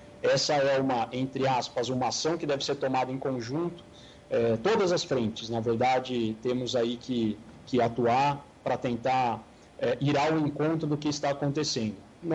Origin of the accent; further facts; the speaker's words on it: Brazil; como brasileiros, temos que ficar de olho, antenados